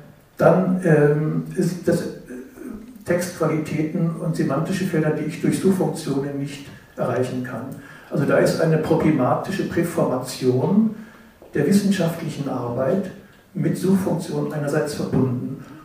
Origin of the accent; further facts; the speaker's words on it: Vienna, Austria; Ja, ich komme aus Wien